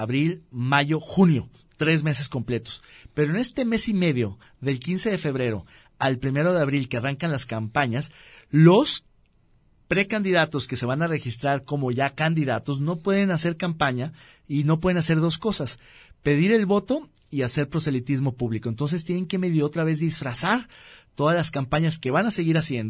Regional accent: Guadalajara, Jalisco, Mexico; Yo soy tapatío

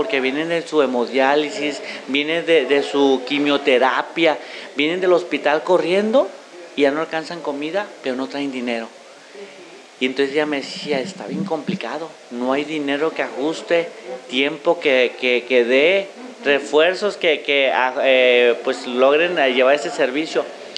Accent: Tecomán, Colima, Mexico; soy de Tecomán, Colima, en mi pueblo tembló

